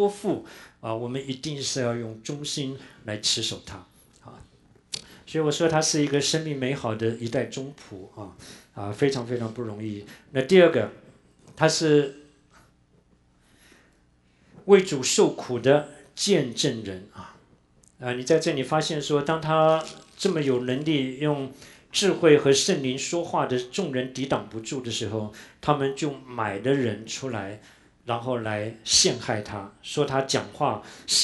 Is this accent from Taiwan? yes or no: yes; Taiwan; 我自己在台湾长大，从来没那样子被冻过的哈